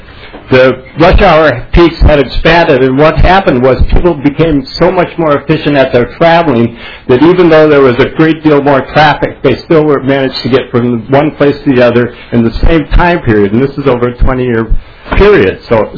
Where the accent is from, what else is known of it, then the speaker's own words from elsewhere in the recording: St. Paul, Minnesota, United States; I'm from St. Paul.